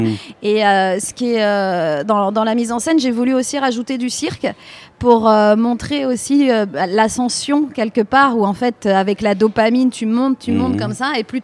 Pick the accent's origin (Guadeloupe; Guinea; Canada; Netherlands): Guadeloupe; Parce que moi, je suis guadeloupéenne.